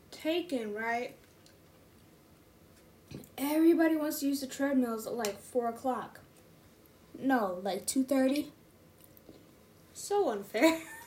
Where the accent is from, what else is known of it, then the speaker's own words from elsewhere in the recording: Illinois, United States; But, you know, I'm from Illinois. And my parents are from Africa.